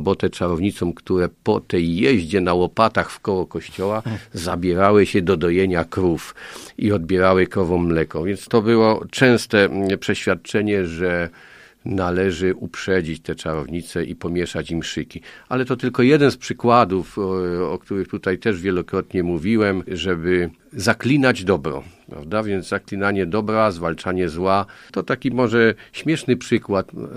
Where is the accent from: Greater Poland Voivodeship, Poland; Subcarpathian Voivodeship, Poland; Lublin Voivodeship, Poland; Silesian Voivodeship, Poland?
Subcarpathian Voivodeship, Poland; Markowa; Ja pamiętam czasy ze swojego dzieciństwa, a urodziłem się pod Łańcutem we wsi Markowa